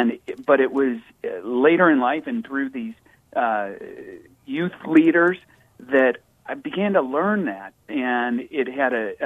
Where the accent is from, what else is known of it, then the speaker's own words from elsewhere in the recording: California, United States; born there; also born or lived in Colorado / Minnesota / Missouri; I was born in California, but we made treks from California to Colorado to Minnesota to Missouri, back to California, back to Minnesota.